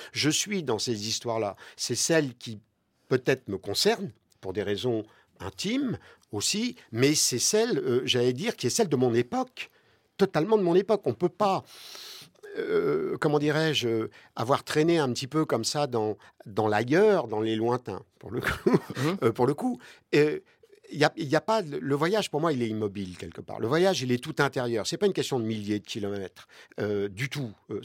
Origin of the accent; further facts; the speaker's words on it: Brittany, France; Moi, je suis quelqu'un qui vient de Bretagne, entre guillemets, mais enfin qui vient d'un port, c'est-à-dire déjà d'un endroit où ça brasse quand même